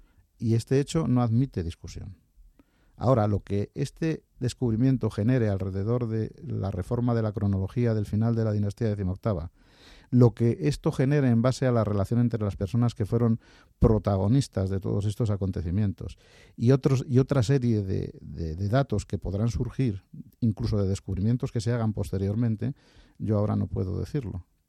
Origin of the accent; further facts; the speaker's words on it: Segovia, Castile and León, Spain; born there; now in Madrid, Spain; Pero yo amo Madrid, pero yo soy de Segovia y además lo llevo muy a gala. Es decir, sí, pero yo nací en Segovia, aunque vivo en Madrid desde toda mi vida.